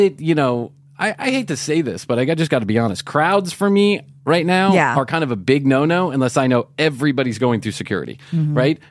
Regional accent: Ireland; I should know this as an Irish person, but I have no idea.

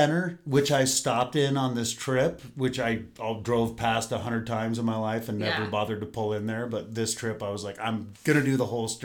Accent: Bend, Oregon, United States; you know, I grew up in Bend, and I, you know, worked on the Deschutes, and I was down in the Dalles a lot

